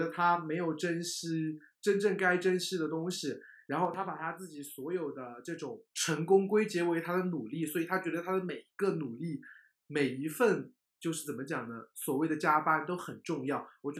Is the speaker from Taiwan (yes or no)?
no; China; 因为我觉得我们中国人很容易从小到大都活在这样的优绩主义当中